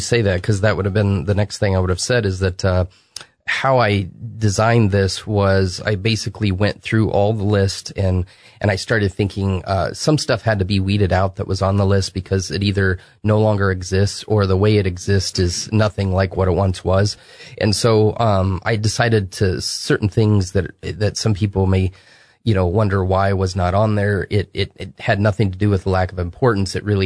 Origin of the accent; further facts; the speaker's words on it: Galesburg, Illinois, United States; born there; I was born in Galesburg, but, and I'm familiar with Knoxville, but don't know all the history.